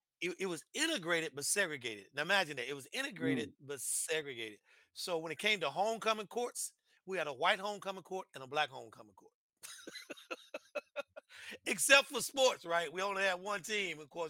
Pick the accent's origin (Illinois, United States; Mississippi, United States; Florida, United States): Mississippi, United States; growing up in Mississippi. And by the way, I just finished writing, I guess, chapter one of my autobiography. So about those experiences in Mississippi.